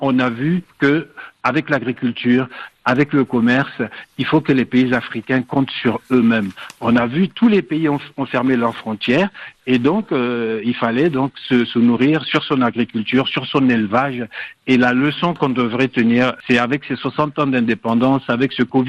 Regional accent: Niger; Je suis rentré chez moi au Niger où j'ai passé 5 mois de ce confinement. Et ça m'a rapproché de mon pays, ça m'a donné une foi en l'Afrique

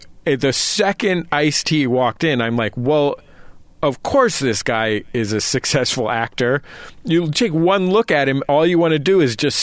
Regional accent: California, United States; now in Los Angeles, United States; I live in Los Angeles. Yeah. And I'm from the Bay Area.

